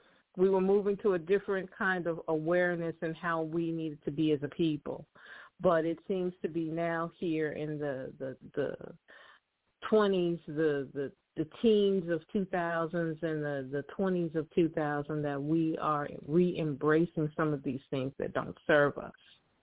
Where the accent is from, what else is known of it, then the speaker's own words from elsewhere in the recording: Nigeria; I'm Nigerian.